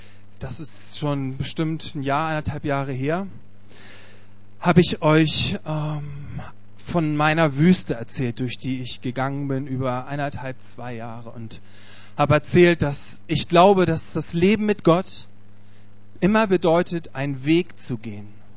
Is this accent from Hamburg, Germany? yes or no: yes; Hamburg, Germany; now in Cologne, Germany; ich komme ursprünglich aus Hamburg, wohne jetzt seit ein paar Jahren in Köln